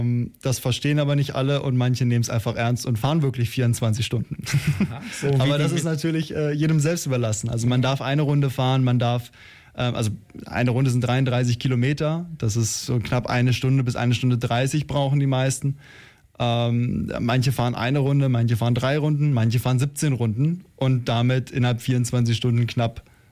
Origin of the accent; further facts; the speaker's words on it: Baden-Württemberg, Germany; now in Ulm, Germany; Ich komme aus der Nähe von Freiburg